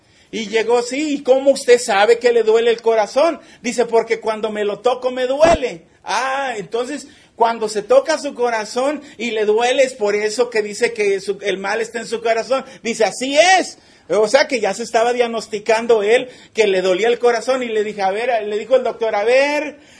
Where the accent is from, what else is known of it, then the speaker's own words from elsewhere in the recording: Mexico City, Mexico; Yo soy de la Ciudad de México. Pero ahora soy de Cristo.